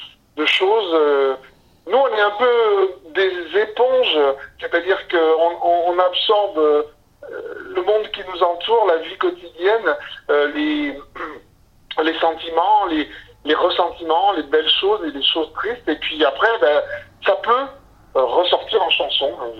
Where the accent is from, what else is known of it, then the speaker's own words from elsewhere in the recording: Provence-Alpes-Côte d'Azur, France; Dans ma famille méridionale, parce que moi je viens des Alpes-Maritimes, j'ai des origines italiennes et méridionales